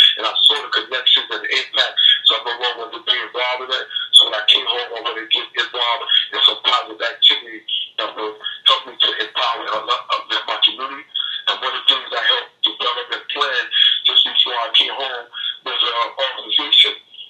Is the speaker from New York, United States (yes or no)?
yes; New York City, New York, United States; because I'm originally from Oceanville, Brownsville, a person of the Brownsville community, and this is where I grew up